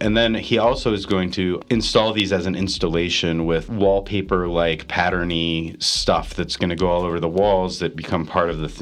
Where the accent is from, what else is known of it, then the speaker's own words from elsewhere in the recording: Ephraim, Utah, United States; I'm a total hick. I grew up in Ephraim, Utah